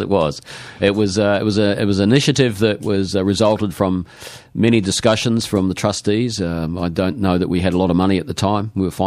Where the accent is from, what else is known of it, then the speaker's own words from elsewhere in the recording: Waiheke Island, Auckland, New Zealand; someone overheard me say that I was from Waiheke Island